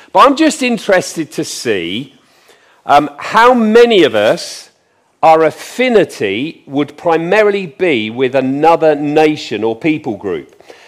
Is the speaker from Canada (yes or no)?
no; England, United Kingdom; Incidentally, I'm English.